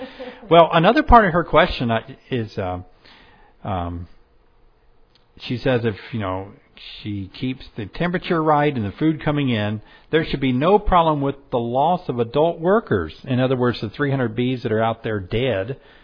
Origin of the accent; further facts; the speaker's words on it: the South, United States; I'm from the South.